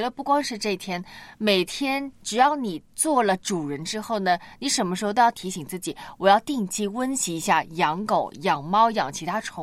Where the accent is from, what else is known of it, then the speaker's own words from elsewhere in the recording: Hong Kong; 我们香港那边叫毛孩啊